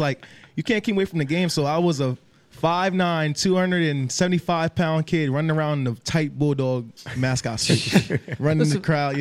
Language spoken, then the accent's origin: English; Bristol, New Jersey, United States; I'm from Bristol, New Jersey, which is the south side of Jersey.